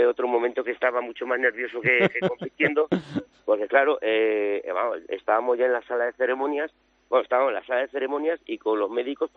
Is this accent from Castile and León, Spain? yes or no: yes; Ágreda, Castile and León, Spain; Sí, y la de Castilla y León.